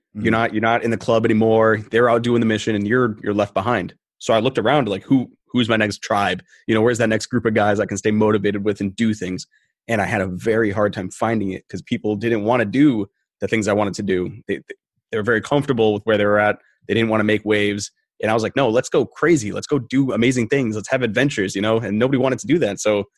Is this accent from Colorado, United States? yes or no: no; Rhode Island, United States; Originally, I'm from New England. Okay. Yeah, I'm a Rhode Islander. And then I bounced around the country and I came back to Rhode Island.